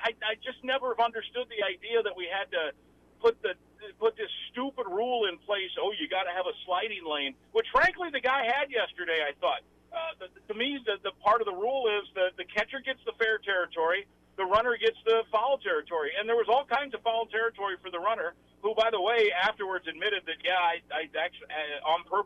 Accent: Iowa, United States; I think the rule's still the same, but I grew up in Iowa.

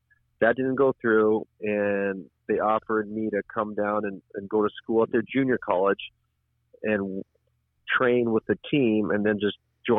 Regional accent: Canada; town ball is literally what I grew up with in Canada.

